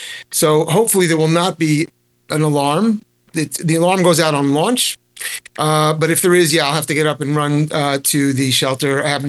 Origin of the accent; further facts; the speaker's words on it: United States; I'm an American. We grow up feeling we're at peace.